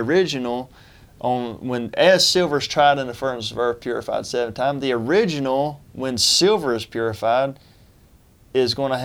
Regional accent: United States; I mean, I'm an American.

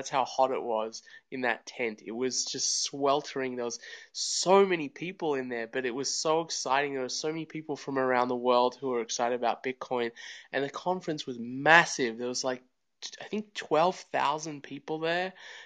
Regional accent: Australia; now in United States; I am originally from Australia. You might hear that a little bit in my accent. I live in the United States now.

